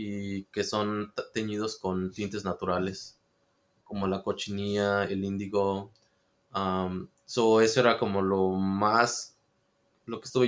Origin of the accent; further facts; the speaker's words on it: Oaxaca, Mexico; also born or lived in California, United States; Soy originario de Oaxaca. Bueno, yo me considero que nací, bueno, de Oaxaca, yo me considero que soy de Oaxaca, pero en realidad yo nací en California. Solo que mis padres me llevaron a cuando yo tenía 5 años y pues pasé mi infancia completamente en Oaxaca.